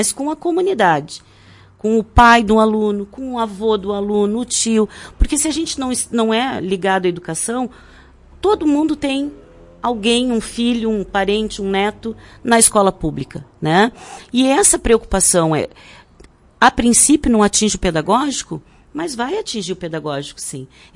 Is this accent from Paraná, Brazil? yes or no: no; Rio Grande do Sul, Brazil; a nossa contribuição enquanto gaúcho que vai contribuir para isso.